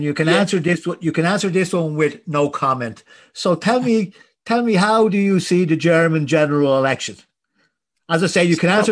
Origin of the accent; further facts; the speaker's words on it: Ireland; English is a second language; But if you send data to France, the French aren't behind, as we Irish would say, aren't very slow in looking at the French intelligence services.